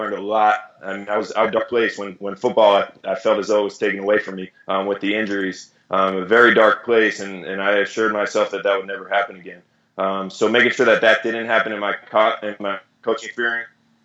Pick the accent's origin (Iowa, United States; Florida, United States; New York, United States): Florida, United States; A lot of my friends knew I wanted to come back to South Florida. This is my hometown.